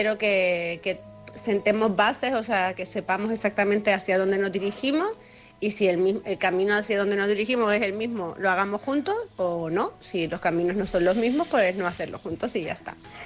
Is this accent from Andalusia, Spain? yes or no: no; Canary Islands, Spain; de Gran Canaria